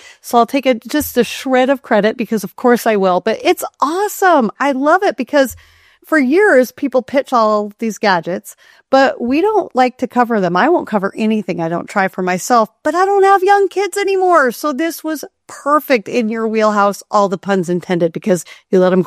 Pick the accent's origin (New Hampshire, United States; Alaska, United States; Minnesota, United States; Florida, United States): Alaska, United States; Kenai; Oh no, I grew up in Kenai, Alaska. I was doing stuff that was super dangerous.